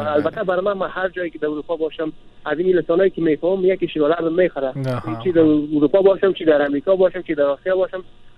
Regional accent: Afghanistan; افغانستان وطنم است

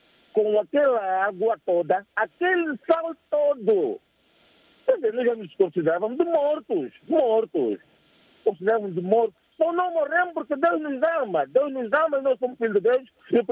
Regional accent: Angola; nós crescemos juntos na Terra Nova

